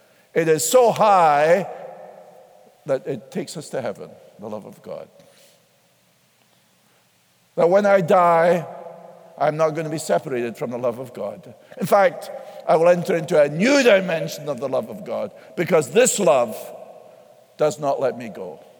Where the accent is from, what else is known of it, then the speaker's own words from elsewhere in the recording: United States; Please remember, Americans. I'm an American.